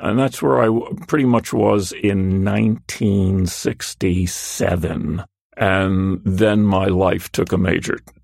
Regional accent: Palisades Park, New Jersey, United States; I grew up in Palisades Park. The next town over was Fort Lee.

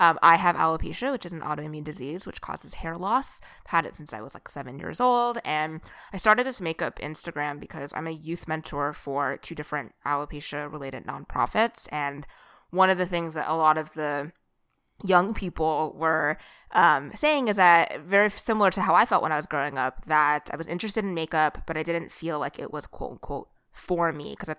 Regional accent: Sacramento, California, United States; I'm from Sacramento, so the Kings are my home team. I had a Kings poster up in my room.

